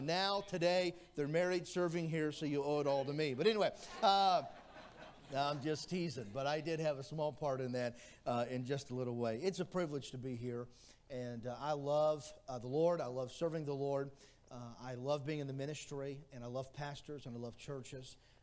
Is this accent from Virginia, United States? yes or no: no; Greenville, Ohio, United States; I am a native Buckeye. I was born in Greenville, Ohio. And my mom and dad met in the state of Ohio.